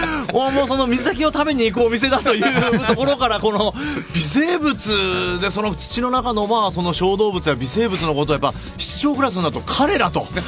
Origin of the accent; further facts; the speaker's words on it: Oita, Japan; 僕自身も地元が大分なので